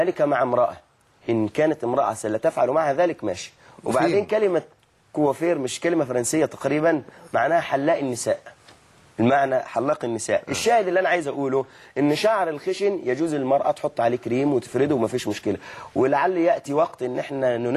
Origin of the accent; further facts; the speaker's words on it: Egypt; ففي عرفنا نحن مثلا كمصريين ونحو هذا